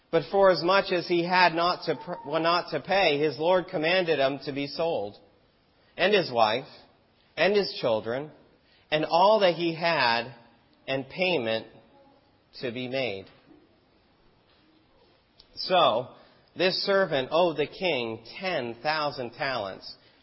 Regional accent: United States; I'm from the States.

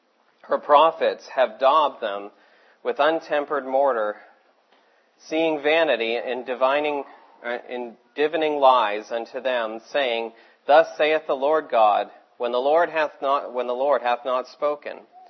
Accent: United States; accent: American; But they heard my American accent, and they were, I was just stupid, you know.

